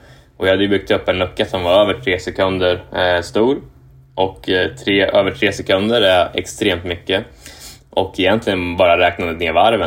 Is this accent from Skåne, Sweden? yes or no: no; Kumla, Örebro County, Sweden; moved away as an adult; also born or lived in Japan; now in Indianapolis, United States; jag tror jag är född i Örebro, Örebro lasarett typ. Men jag är uppvuxen i Kumla, som är ju ja, kvart från Örebro. Och bodde där egentligen till jag var 18 typ, när jag flyttade till Japan.